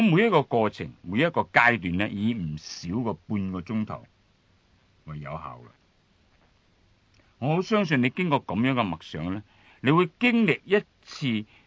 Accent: Hong Kong; 我要同你思想一下我哋香港人嗰种身份嘅改变

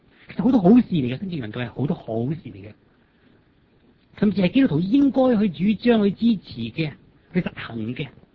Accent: China

